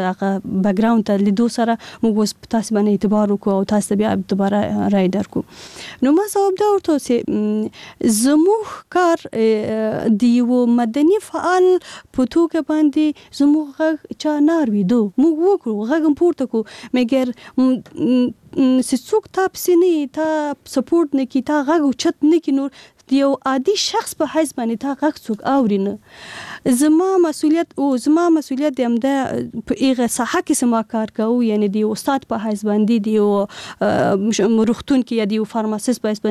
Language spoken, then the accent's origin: Pashto; Kabul, Afghanistan; یعنی زه له کابل نه ورغلی یم.